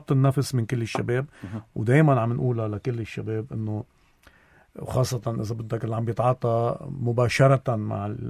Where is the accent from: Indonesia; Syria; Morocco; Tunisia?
Syria; لأنه مش مضطر أنا سوري عم بحكيها هيك